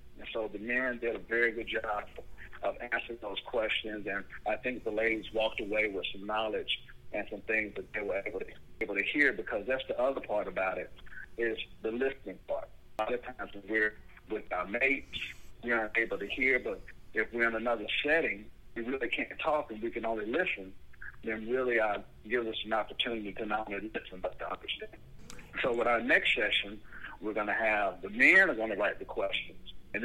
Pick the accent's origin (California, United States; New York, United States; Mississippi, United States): New York, United States; Buffalo; born there; I was born in Buffalo